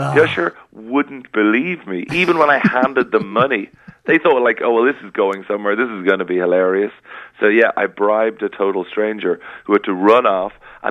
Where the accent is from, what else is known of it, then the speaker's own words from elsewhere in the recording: Leinster, Ireland; I was the 1990 East Leinster Under 14s triple jump bronze medalist